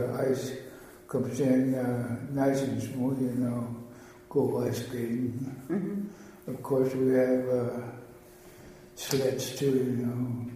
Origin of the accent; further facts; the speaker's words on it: King Island, Alaska, United States; I was born and raised in King Island. King Island is about 90 miles west of Nome, and from mainland it's about 35 to 40 miles out.